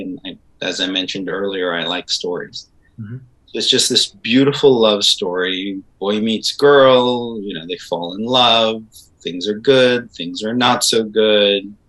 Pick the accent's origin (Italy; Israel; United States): Israel; I grew up in Israel where we have Jerusalem, which is also an incredible city.